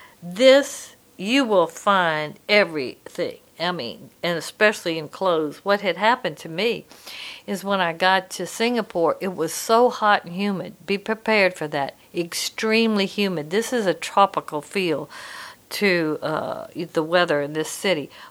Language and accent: English; Louisiana, United States; I'm from Louisiana. I like it spicy.